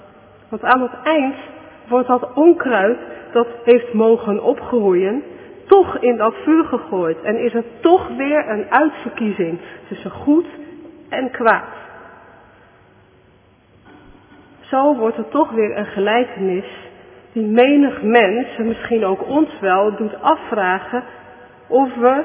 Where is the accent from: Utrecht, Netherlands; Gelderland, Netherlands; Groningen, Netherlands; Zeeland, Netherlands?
Gelderland, Netherlands; Zutphen; Het is in Zutphen, waar ik vandaan kom, altijd in de zomer en in de lente aan de orde van de dag.